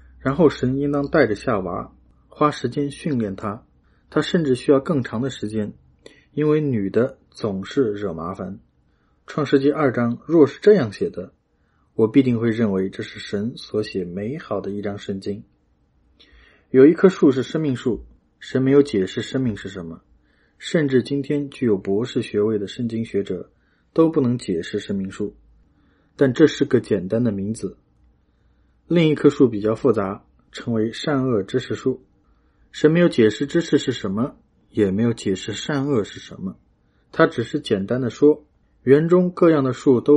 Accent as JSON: {"language": "Chinese", "country": "China", "tie": "born or raised there", "said": "我在中国长大时，我们常常用泥土这样做出玩偶"}